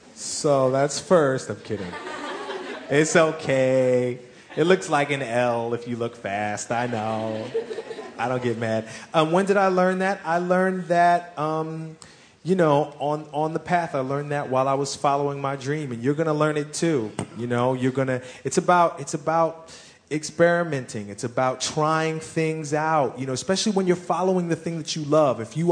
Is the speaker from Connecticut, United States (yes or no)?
no; Philadelphia, Pennsylvania, United States; Yeah, the fact that I'm from Philadelphia, you mean?